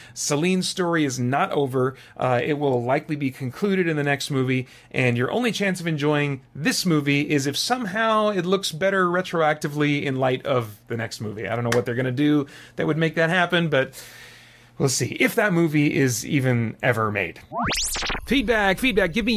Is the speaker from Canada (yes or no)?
no; Montana, United States; I'm not actually from North Dakota originally. I was born in eastern Montana, but my mom has family in North Dakota, so we were living in kind of eastern Montana and visiting western North Dakota quite a bit.